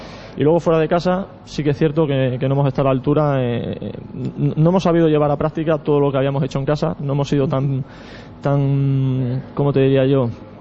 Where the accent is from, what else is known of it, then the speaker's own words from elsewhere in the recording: Cáceres, Extremadura, Spain; Ojo, que somos extremeños, pero Cáceres y Badajoz.